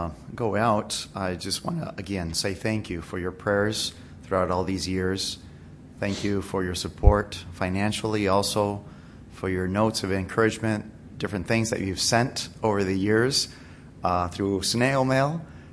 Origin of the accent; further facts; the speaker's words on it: Argentina; Both Cristina and I grew up in Argentina, but in 1999, the Lord took us back to this needy country and led us to the city of Gualeguaychú with a population of 95,000 people.